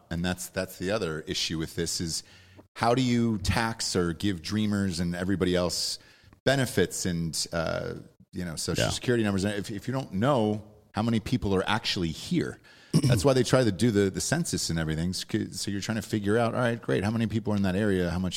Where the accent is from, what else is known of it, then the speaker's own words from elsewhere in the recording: Georgia, United States; Some of these places, like Georgia's my home state.